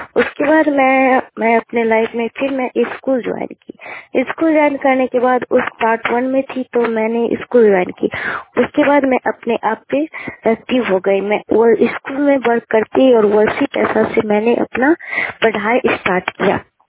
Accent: Fatehpur, Bihar, India; मैं फतेहपुर गांव की रहने वाली हूँ। मेरा ब्लॉक ताजपुर है, जिला समस्तीपुर है।

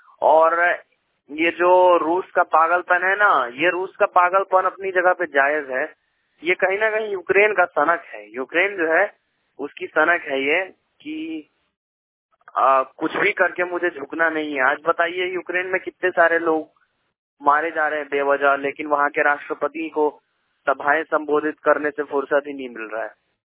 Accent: Ludhiana, Punjab, India; और मैं पंजाब से हूँ, लुधियाना से।

